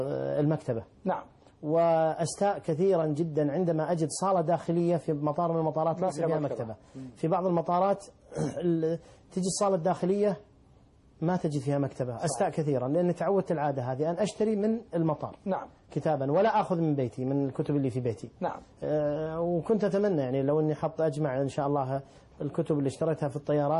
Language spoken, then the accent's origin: Arabic; Saudi Arabia; عندنا في السعودية